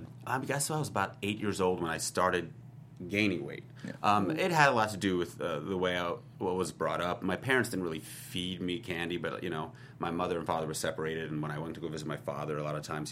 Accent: New York, United States; now in Los Angeles, United States; I'm a New Yorker, so I've been prone to walking.

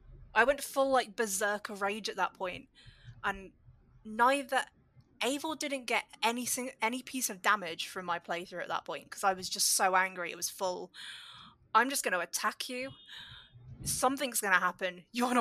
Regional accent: England, United Kingdom; As a British woman, as someone from Mercia who grew up in what was then Mercia, that's a tricky question for me.

